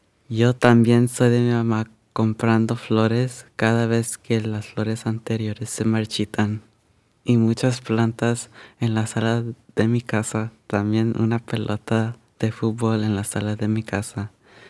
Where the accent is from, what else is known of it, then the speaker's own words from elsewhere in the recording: Seattle, Washington, United States; born there; Yo soy del Hospital de Swedish de Seattle, de ensaladas y pan con leche, leche de almendra, de ir a México, Oaxaca para visitar a mis abuelos y mis tíos